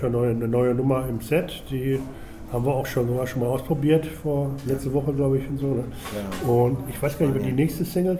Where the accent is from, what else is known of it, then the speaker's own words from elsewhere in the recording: North Rhine-Westphalia, Germany; now in Herne, Germany; Ich bin stolzer Ruhrpottler, sind wir alle, glaube ich.